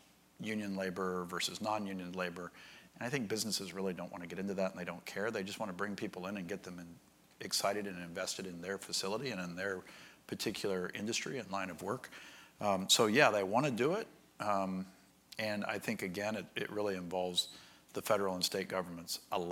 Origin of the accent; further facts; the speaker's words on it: Ohio, United States; now in Virginia, United States; in my home state, it's not my home state, but my adopted state of Virginia, and my home state, actually, of Ohio